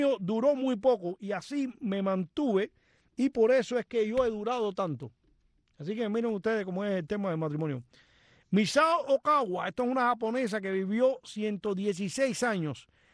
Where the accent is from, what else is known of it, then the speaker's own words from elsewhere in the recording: Cuba; moved away; Hasta dónde, hace 25 años que salí de Cuba, pero los televisores en Cuba eran, y eran enormes